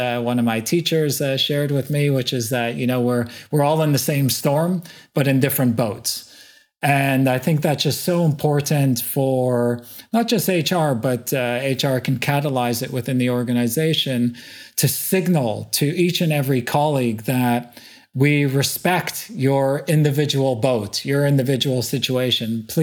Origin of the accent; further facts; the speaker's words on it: Montreal, Quebec, Canada; moved away; born and bred in Montreal in Canada, always aspired to kind of build my life outside of the community that I grew up in, left Canada in 1992 and kind of haven't been back since.